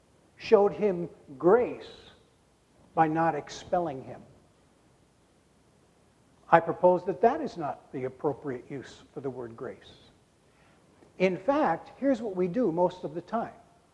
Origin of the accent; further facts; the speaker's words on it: New York, United States; I'm from New York. Usually the new registrations are sent to the house. We fill it out and pay it and send it in. I didn't realize that I had to go to the town hall and take care of business here in New Hampshire.